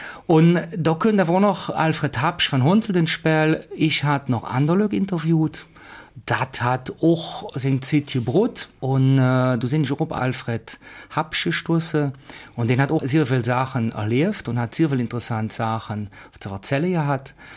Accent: Hünningen, Wallonia, Belgium; now in Emmels, Belgium; ich stamme aus Hönningen, Hönningen bei Böllingen, wie man mit Blatt hört, und sehe jetzt alt über 50 Jahre in Emmels. Ich habe einfach noch Wurzeln in Hönningen

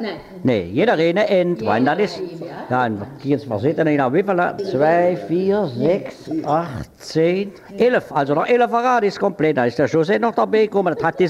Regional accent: Aachen, North Rhine-Westphalia, Germany; ich bin ein gebürtiger Öcher und ich komme noch hier mithelfen

